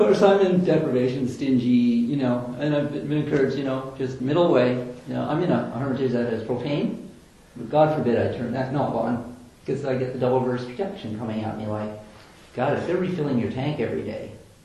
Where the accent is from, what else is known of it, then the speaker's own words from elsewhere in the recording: Canada; I'm from Canada.